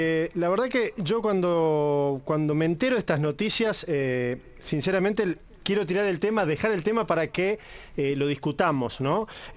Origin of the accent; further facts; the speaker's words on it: Argentina; cómo somos los argentinos, tan temperamentales